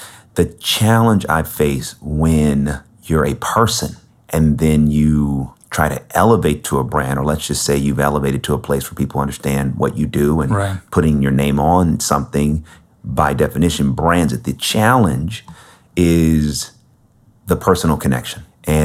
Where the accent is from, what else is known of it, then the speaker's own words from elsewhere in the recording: California, United States; Because, you know, growing up, I grew up in the Bay Area. I'm the middle child of three boys.